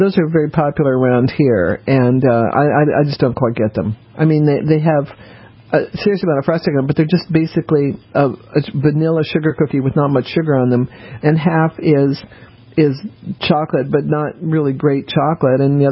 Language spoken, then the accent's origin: English; New Orleans, Louisiana, United States; born there; I was born in New Orleans, so I was just kidding.